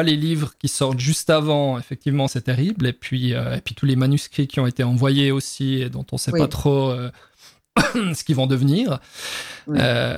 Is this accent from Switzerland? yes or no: yes; Switzerland; en tout cas en tant que Suisse qui ne connaît pas ce milieu